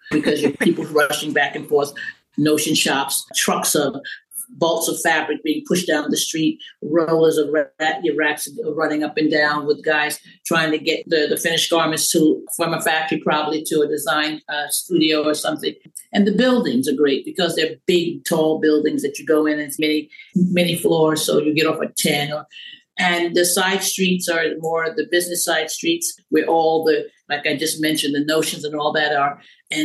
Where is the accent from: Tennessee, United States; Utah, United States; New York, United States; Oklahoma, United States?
New York, United States; Brooklyn; Yes, of course, because I grew up in Brooklyn and at the Stuyvesant, and you have a lot of people with style around you.